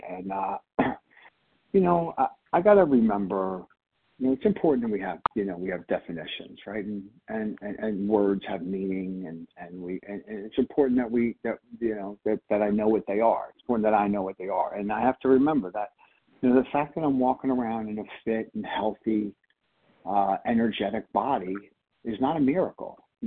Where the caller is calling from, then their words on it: Pennsylvania, United States; Good morning, Kelly. I'm calling from Pennsylvania